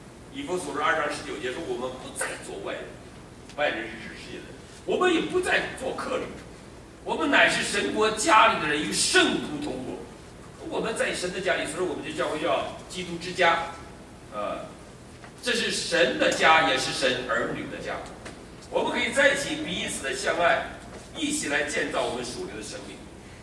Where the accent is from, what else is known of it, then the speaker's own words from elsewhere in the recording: Northeast China, China; 我们大陆尤其讲关系，我们东北什么都靠关系